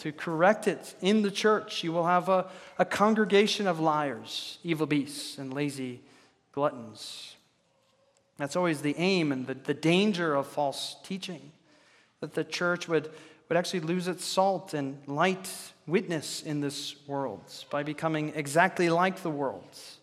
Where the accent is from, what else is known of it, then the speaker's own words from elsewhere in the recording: Texas, United States; I could actually just say, well, I'm actually from Texas, because everybody knew what Texas was